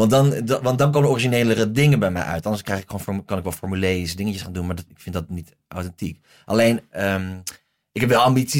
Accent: Groningen, Netherlands; Ik kom uit Groningen.

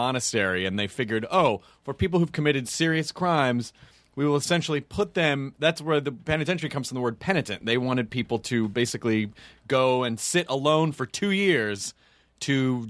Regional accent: Tennessee, United States; No, I'm from Tennessee.

